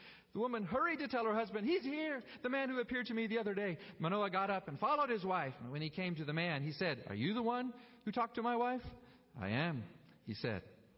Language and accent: English; Nigeria; I grew up in Africa. In Nigeria, where I was raised